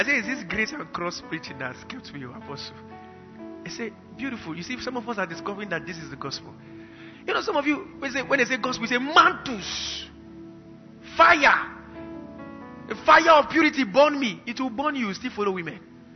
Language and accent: English; Kaduna, Kaduna State, Nigeria; We grew up together in Kaduna, anointed by the same pastor.